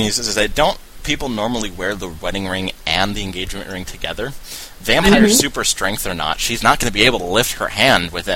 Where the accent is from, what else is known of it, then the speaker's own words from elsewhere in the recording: United States; It's not specifically because we're American we have to pronounce it that way.